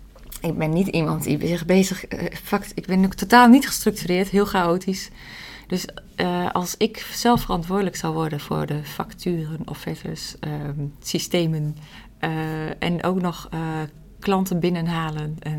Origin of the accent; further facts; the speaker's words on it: Gelderland, Netherlands; Ik kom uit de Achterhoek en ik heb echt wel een hart voor de Achterhoek en het Oosten.